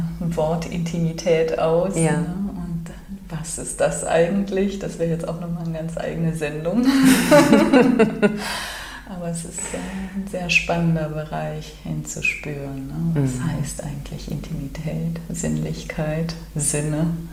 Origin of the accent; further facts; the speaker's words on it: Cologne, North Rhine-Westphalia, Germany; Ich komme hier aus Köln